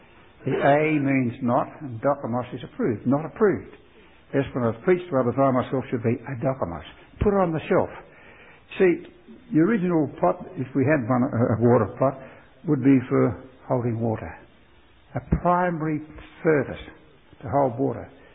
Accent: Australia; I come from Australia. You probably guessed that.

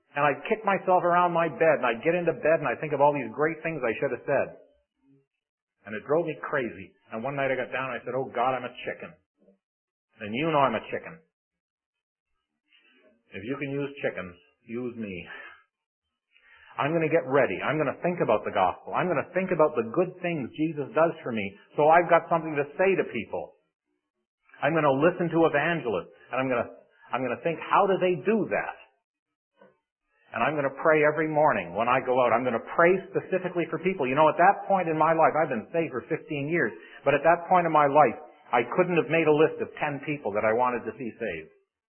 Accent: St. Catharines, Ontario, Canada; I'm just from across the lake in St. Catharines, a little town on the other side of the lake.

